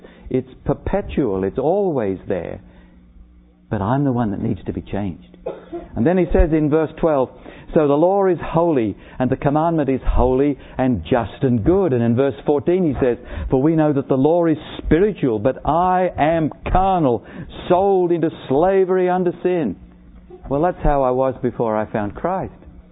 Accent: Australia; Bless your heart, I'm an Irish Australian, you know.

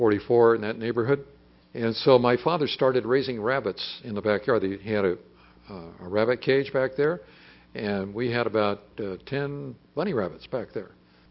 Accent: San Diego, California, United States; In fact, I grew up, when I grew up in San Diego, World War II was underway

